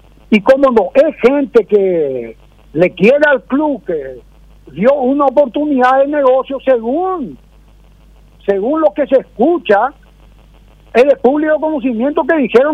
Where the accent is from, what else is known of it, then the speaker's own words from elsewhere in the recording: Paraguay; buscar la justicia como ciudadano paraguayo.